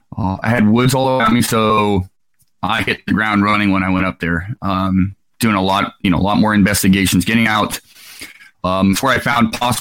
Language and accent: English; Islay, Scotland, United Kingdom; I was born and raised in Scotland on a little island off the west coast of Scotland called Islay. Very small little island.